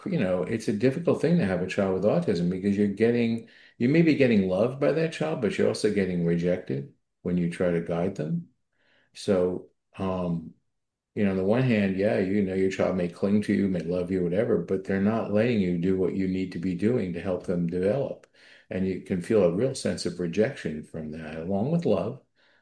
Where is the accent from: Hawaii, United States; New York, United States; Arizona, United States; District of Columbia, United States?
New York, United States; New York City; But growing up in New York City without that type of family guidance, without that type of family support